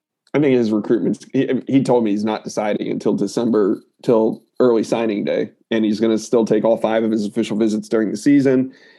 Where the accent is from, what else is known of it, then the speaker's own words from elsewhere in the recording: Maryland, United States; I recruit, I'm from Maryland and he's from Baltimore